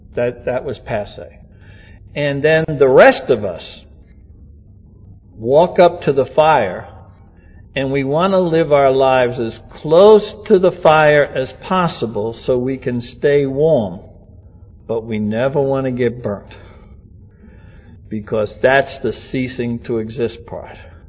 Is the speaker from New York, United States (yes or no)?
yes; New York, United States; I'm from New York. I can tell you, it's very difficult to get leverage on a guy like that.